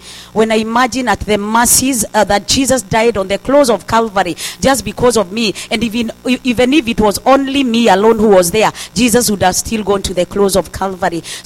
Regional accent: Kenya; now in California, United States; And I come from California, as the man of God said, and of course, originally from Kenya.

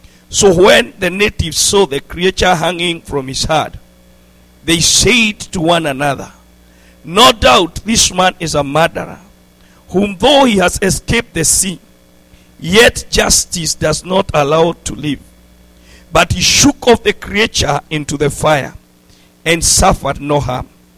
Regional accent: Nairobi, Kenya; I love the Lord so much. I am from Nairobi, Kenya. I preach in a place called Wangige.

